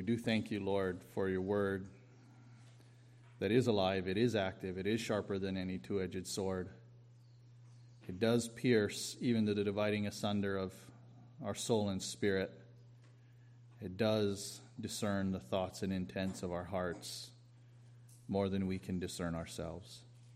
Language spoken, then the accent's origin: English; Kauai, Hawaii, United States; Back around, I guess it must have been around 1980 or 81, I forget what year it was, I was growing up on Kauai